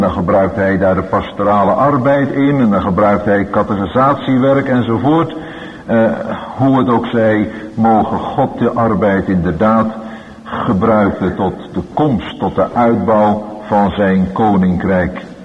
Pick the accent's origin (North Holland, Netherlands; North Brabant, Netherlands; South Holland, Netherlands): South Holland, Netherlands; Rotterdam; born there; Ik ben een Rotterdammer van geboorte, dus in zoverre is deze streek van het land me niet helemaal onbekend.